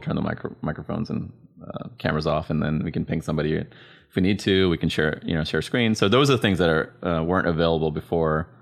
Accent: Sri Lanka; she grew up in India, I grew up in Sri Lanka

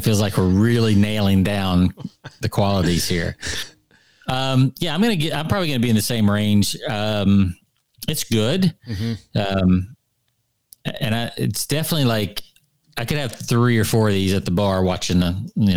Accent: the South, United States; I mean, I'm from the South. You're from the South.

